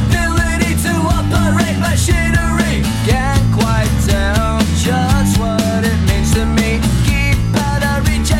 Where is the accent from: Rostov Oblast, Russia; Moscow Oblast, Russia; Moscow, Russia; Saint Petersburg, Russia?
Saint Petersburg, Russia; я из Санкт-Петербурга.